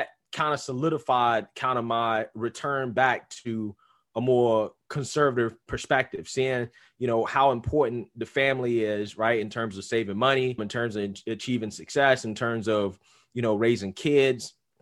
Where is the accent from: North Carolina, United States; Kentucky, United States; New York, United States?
North Carolina, United States; So growing up, again, I'm from the South, from North Carolina, rural North Carolina, one stoplight town, you know, the Bible Belt, right? So I grew up going to church, right?